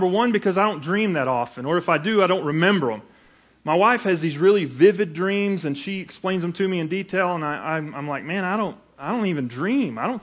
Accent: Arkansas, United States; now in Utah, United States; I came from Arkansas and had done a little research on what God was doing here in Utah before we moved out

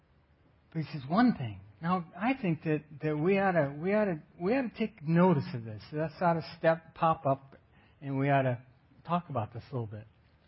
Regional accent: Iowa, United States; Back in the day, I grew up in Iowa, and the farmers would keep pretty good records of when they planted and what they did

